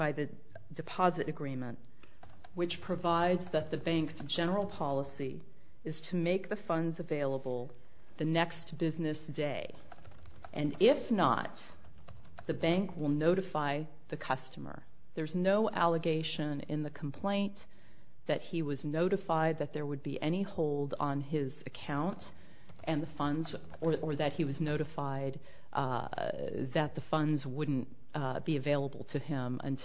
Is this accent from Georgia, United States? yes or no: no; San Francisco, California, United States; I'm from San Francisco, actually.